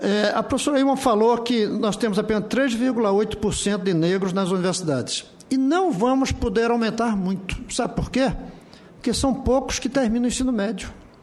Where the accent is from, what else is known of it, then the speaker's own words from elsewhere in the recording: Recife, Pernambuco, Brazil; Eu sou de Recife, um lugar de muita negritude.